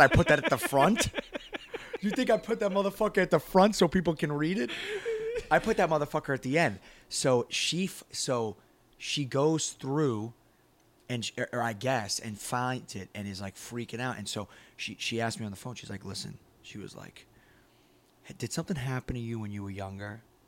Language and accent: English; Boston, Massachusetts, United States; I'm from Boston. So she flies back to Boston and she calls me